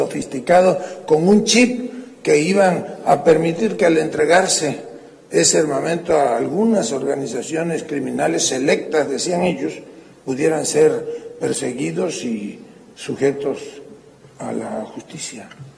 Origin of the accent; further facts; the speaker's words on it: Mexico; a mí como mexicano